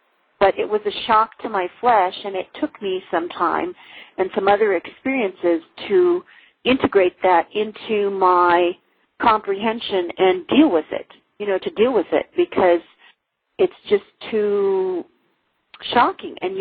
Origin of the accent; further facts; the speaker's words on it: the South, United States; growing up in the South, you know, boogeymen's under the bed and stay in your bed, don't come out of your bed at night and just all kinds of things.